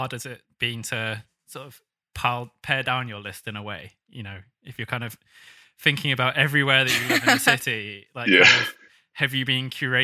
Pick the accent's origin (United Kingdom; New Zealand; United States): United Kingdom; one of the best things about going to New York as a Brit is everyone you talk to always has like a long list of recommendations.